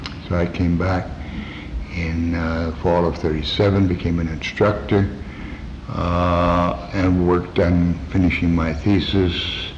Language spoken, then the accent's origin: English; United States; And I come from North Dakota, Minnesota. I like this part of the world